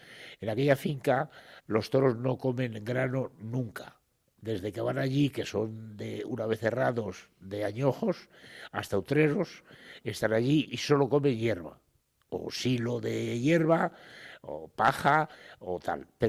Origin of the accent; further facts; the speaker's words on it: Guadalix de la Sierra, Community of Madrid, Spain; todos mis abuelos, toda mi familia ha nacido en Guadalix y yo también he nacido en Guadalix, yo soy oriundo de Guadalix de la Sierra.